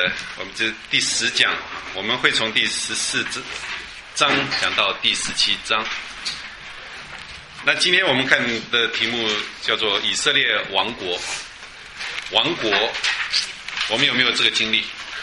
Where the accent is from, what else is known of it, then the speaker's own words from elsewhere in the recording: Taiwan; 我们台湾人哈、啊，我们台湾人以前呐、啊，曾经成为亡国奴嘛